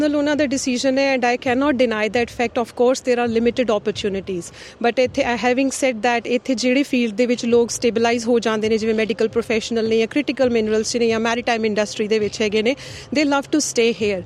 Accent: Batala, Punjab, India; also born or lived in Kalanaur / Jalandhar; ਮੈਂ ਪੰਜਾਬ ਦੀ ਜੰਮਪਲ ਹਾਂ ਮੈਂ ਬਹੁਤ ਛੋਟਾ ਡਿਸਟ੍ਰਿਕਟ ਗੁਰਦਾਸਪੁਰ ਦੇ ਵਿੱਚ ਕਲਾਨੌਰ ਹੈ ਉੱਥੇ ਮੇਰੀ ਪੈਦਾਇਸ਼ ਹੋਈ then I had my basic schooling from Batala then Jalandhar then I did my masters from Dehradun then daily

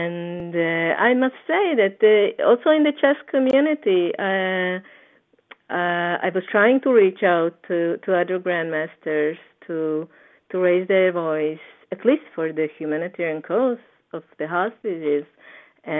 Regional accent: Hungary; now in Israel; I come from Hungary. I live in Israel for almost 30 years now. Here's where I raised a family.

